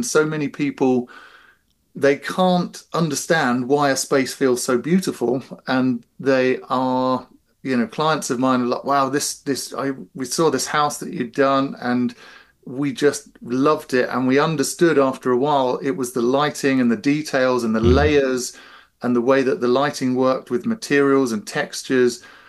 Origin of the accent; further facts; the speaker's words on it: Colchester, East of England, United Kingdom; because I grew up in Colchester, which is England's oldest recorded town